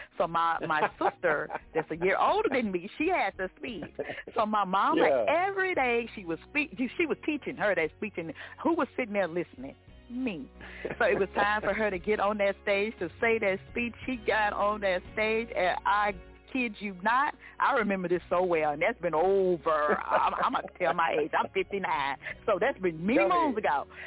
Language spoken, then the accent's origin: English; Yazoo City, Mississippi, United States; now in Houston, United States; But anyway, I come to you from Houston, Texas. But I was born and raised in Yazoo City, Mississippi. I always have to give homage to my hometown because that's where I'm from.